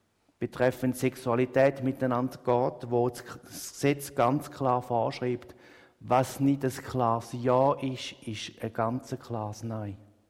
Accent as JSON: {"language": "German", "country": "Switzerland", "said": "Wir als Schweizer sind uns so gewöhnt, dass wir immer drei Fältchen ankreuzeln"}